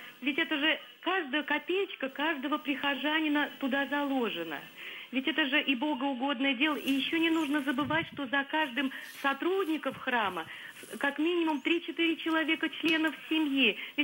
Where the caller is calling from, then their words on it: Moscow Oblast, Russia; я из Подмосковья.